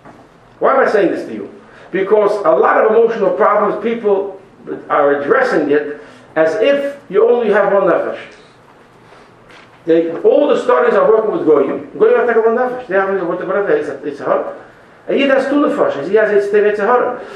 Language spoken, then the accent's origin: English; Brooklyn, New York, United States; As a kid, I didn't want me to see this. I grew up in Borough Park.